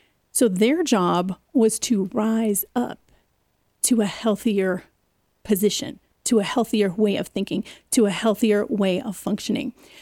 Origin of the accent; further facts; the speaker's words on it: California, United States; now in Colorado Springs, United States; And we were originally from California. Don't be mad, I'm from California. Can't help but love Colorado Springs.